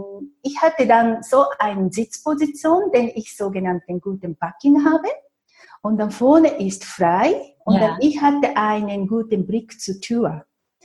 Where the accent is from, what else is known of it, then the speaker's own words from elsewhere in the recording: Japan; moved away as an adult; now in Switzerland; ich bin, wie gesagt, in Japan geboren, in Japan aufgewachsen. Erst mit 20 habe ich dann meinen heutigen Ehemann kennengelernt, der Schweizer war, deshalb lebe ich in der Schweiz.